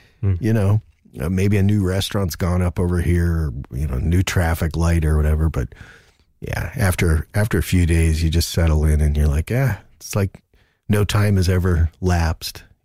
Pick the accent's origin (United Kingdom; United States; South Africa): United States; New Jersey; now in Stockholm, Sweden; You know, I grew up in Jersey. And so all my Christmases were white. And, of course, you know, typically they're white here in Stockholm.